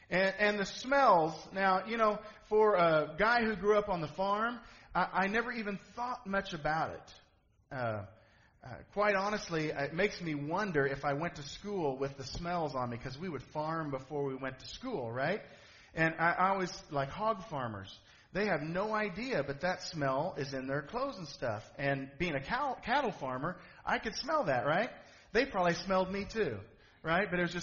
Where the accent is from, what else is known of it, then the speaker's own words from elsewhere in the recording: Stanbury, United States; now in St. Louis, United States; primarily whenever we go to Stanbury, my hometown, like from here, it's 4 hours